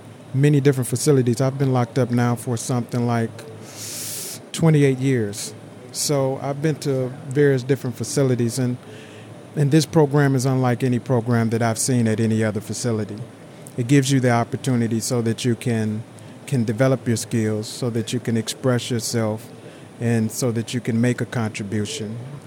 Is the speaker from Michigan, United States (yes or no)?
yes; Detroit, Michigan, United States; I'm from Detroit, Michigan.